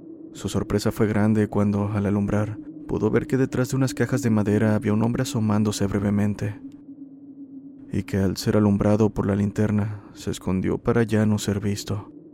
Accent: El Salvador; Esto pasó en mi país, El Salvador.

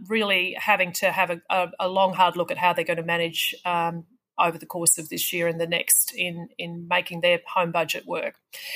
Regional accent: Wangaratta, Victoria, Australia; pretty much from my hometown of Wangaratta right through to the next town, bigger town of Benalla

